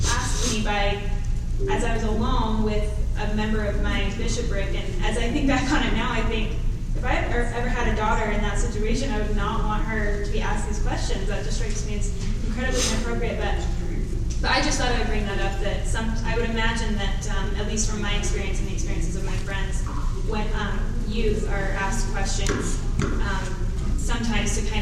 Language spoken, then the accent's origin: English; St. George, Utah, United States; When I know this happened for me and a lot of my friends growing up in the St. George area